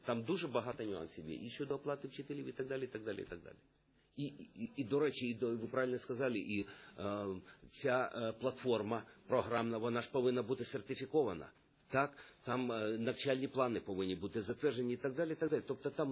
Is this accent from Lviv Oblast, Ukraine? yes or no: no; Kherson, Kherson Oblast, Ukraine; я ж з Херсона